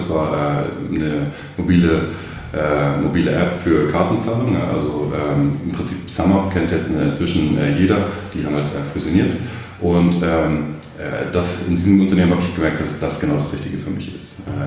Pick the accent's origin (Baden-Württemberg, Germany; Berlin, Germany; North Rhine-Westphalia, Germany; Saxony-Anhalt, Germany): Berlin, Germany; also bin ich in Berlin aufgewachsen